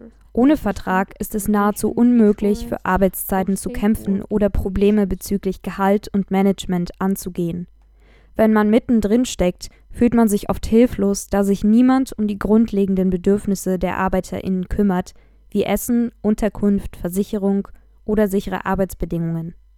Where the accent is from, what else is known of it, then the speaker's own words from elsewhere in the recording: Georgia; German is a second language; Ich komme aus Georgien, wo viele Regionen vom Tourismus- und Dienstleistungssektor abhängig sind.